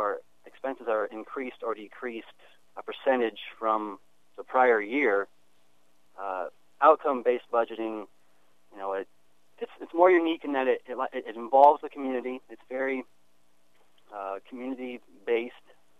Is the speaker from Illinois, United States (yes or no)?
yes; Orion, Illinois, United States; now in Burlington, United States; Originally, though, I'm from Orion, Illinois, and happy to be in Burlington.